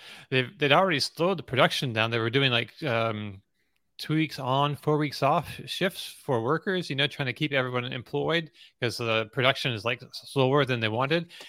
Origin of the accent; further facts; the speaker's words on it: Canada; I grew up in Canada and worked and lived in Canada for a while.